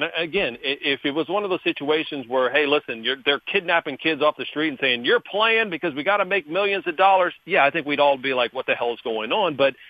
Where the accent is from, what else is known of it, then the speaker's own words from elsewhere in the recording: Louisiana, United States; You know, we're all from Louisiana.